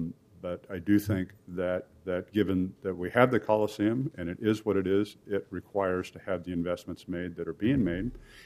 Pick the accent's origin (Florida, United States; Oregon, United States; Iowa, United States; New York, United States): Oregon, United States; Portland; I grew up in Inner Northeast Portland. I went to my first concert at the Memorial Coliseum.